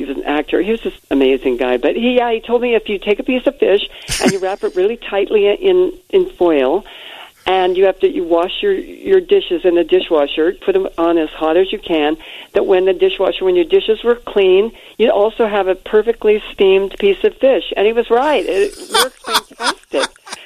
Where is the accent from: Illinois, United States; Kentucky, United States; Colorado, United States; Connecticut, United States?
Colorado, United States; Colorado Springs; my mom and my aunt had owned a costume shop back where I grew up in Colorado Springs.